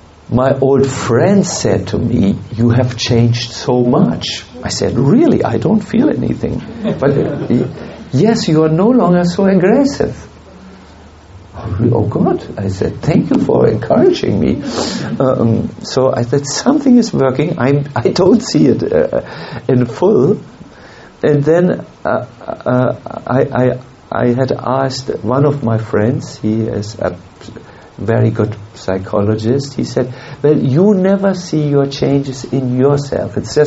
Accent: Northern Germany, Germany; We come from North Germany, you know, we are not easy people.

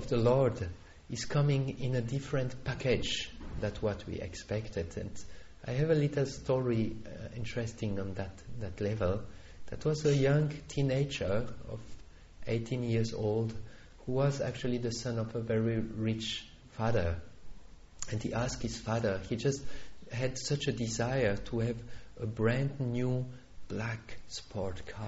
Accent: Switzerland; So I said, "I'm from Switzerland."

